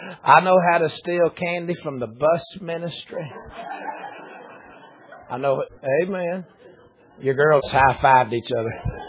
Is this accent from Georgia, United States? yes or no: yes; Georgia, United States; But I'm from Georgia, people. They won't let me back home if I don't say something bad about a Yankee while I'm here.